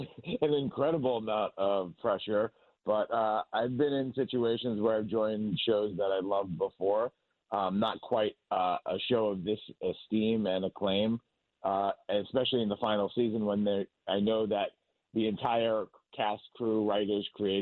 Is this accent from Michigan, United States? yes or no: no; New York, United States; also born or lived in Canada; now in Los Angeles, United States; even though I'm from New York originally, I've been living in L.A. so long and I worked in Canada so long that my pace and inner clock have slowed down quite a bit in that time.